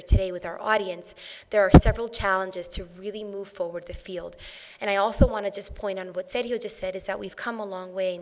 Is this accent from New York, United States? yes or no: yes; New York, United States; I'm from New York, but many of you know about the South Bronx